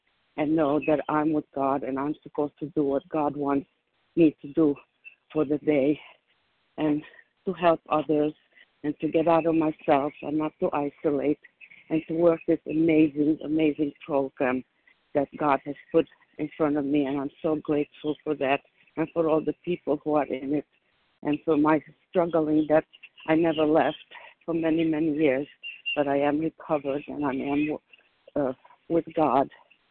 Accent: Florida, United States; I'm from Florida

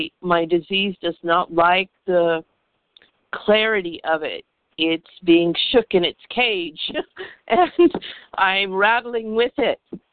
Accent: California, United States; I'm from California

